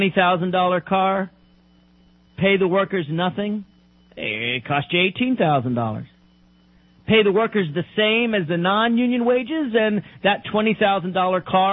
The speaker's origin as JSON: {"language": "English", "region": "Tennessee", "country": "United States", "said": "Bob Corker's home state of Tennessee and my home state of Tennessee"}